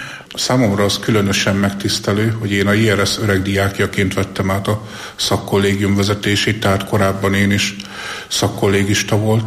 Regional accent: Jászapáti, Jász-Nagykun-Szolnok, Hungary; Jászapáti vagyok. Jász Nagykunszolnok vármegyéből. A helyi katolikus gimnáziumban érettségiztem.

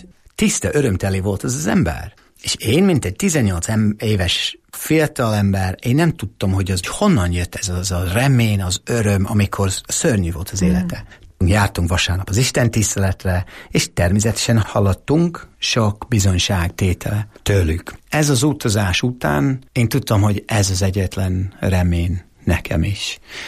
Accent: Warrington, North West England, United Kingdom; born or raised there; Hungarian is a second language; now in Hungary

